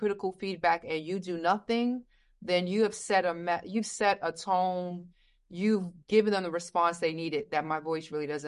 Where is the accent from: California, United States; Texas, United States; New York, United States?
New York, United States; Brooklyn; and I came from Bedford-Stuyvesant, Brooklyn. If anybody's listening understands what that means, before the $1 million, $3 million brownstones.